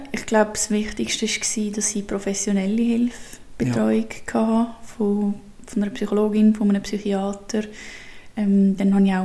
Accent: Switzerland

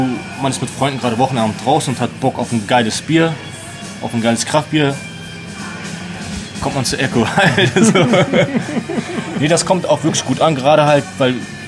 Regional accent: Hamburg, Germany; Als Hamburger

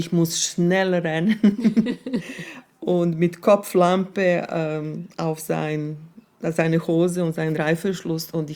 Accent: Serbia; German is a second language; ich komme aus Serbien und wir haben damals 90er Jahre diesen Krieg und ich habe selber Bombing erlebt.

